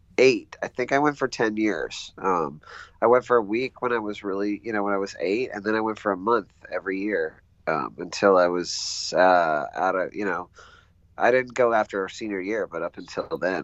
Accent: Dallas, Texas, United States; Well, what's funny is, like, I grew up in Dallas, and I didn't have a lot of, I was not in, like, the Jewish part of Dallas.

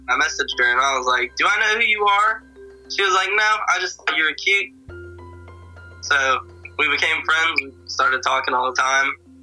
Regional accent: Nashville, Tennessee, United States; also born or lived in Lynchburg, Virginia; I kind of grew up in Lynchburg, Virginia, and most of my knowing life, I grew up in Nashville, Tennessee.

